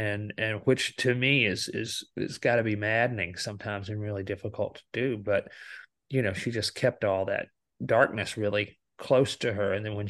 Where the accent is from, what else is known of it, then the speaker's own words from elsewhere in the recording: Alabama, United States; No, growing up in Alabama, that was not something that I knew anything about, you know.